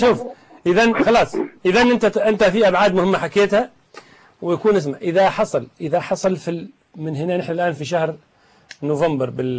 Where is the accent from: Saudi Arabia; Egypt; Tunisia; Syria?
Tunisia